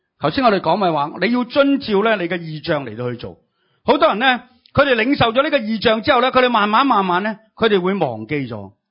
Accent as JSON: {"language": "Cantonese", "country": "Hong Kong", "said": "我哋香港人成日都讲，系咪？"}